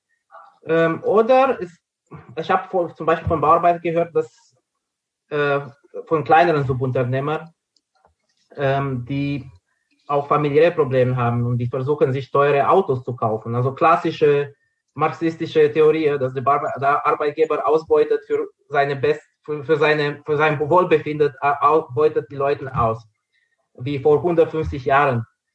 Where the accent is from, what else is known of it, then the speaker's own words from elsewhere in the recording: Romania; Und ich komme ja auch ursprünglich aus Rumänien.